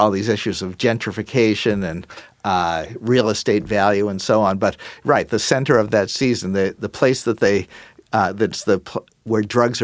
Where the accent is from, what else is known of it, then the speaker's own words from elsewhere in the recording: Boston, Massachusetts, United States; I'm originally from Boston.